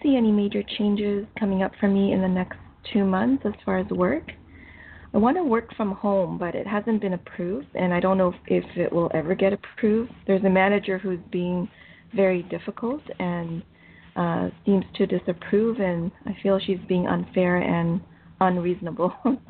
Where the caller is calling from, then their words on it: North York, Ontario, Canada; I'm calling from Canada.